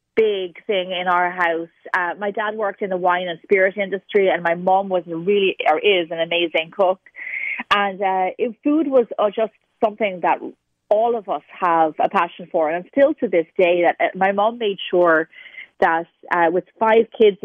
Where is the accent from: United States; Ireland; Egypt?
Ireland; I worked in Australia, but I'm actually Irish.